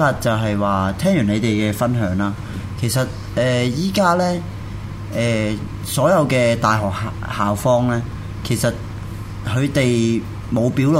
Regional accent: Hong Kong; 去捍卫翻我哋香港人本土嘅利益啦

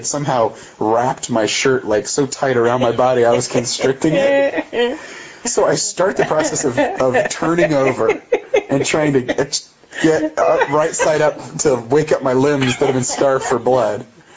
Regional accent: Midwest, United States; And I had spent a lot of time in the Midwest. I grew up in the Midwest.

